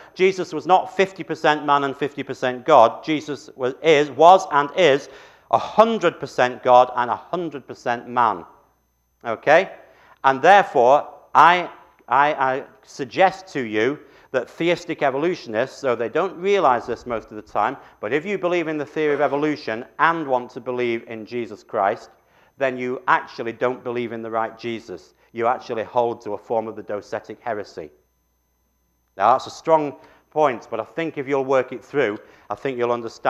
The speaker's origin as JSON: {"language": "English", "region": "England", "country": "United Kingdom", "said": "Because I'm English"}